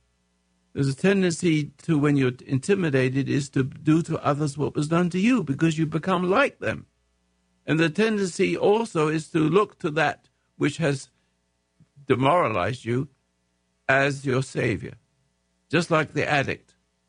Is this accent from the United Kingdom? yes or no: yes; England, United Kingdom; I'm still English in a certain way.